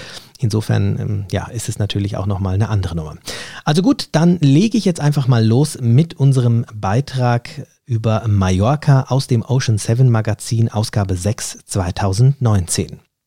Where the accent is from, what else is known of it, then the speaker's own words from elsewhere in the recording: Cologne, North Rhine-Westphalia, Germany; Wir sind beide aus Köln, haben uns aber erst hier kennengelernt.